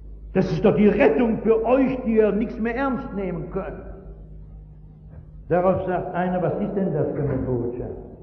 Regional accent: Essen, North Rhine-Westphalia, Germany

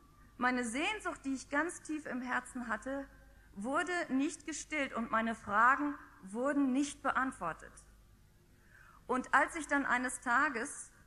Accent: Northern Germany, Germany; ich bin aus Norddeutschland und in Norddeutschland ist die Kirchenlandschaft wirklich viel, viel trauriger als hier in Baden-Württemberg.

